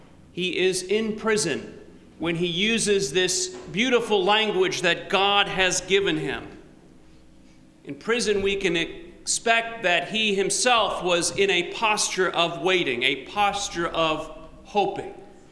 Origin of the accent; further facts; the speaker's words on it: New York, United States; As a little boy growing up on Long Island, my German mother each year would purchase a new Advent calendar that was made in Germany.